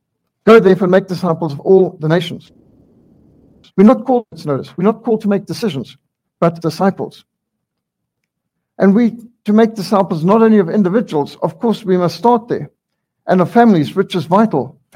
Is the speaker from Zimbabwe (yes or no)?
yes; Zimbabwe; When I grew up in Rhodesia, it was a country just filled with wildlife.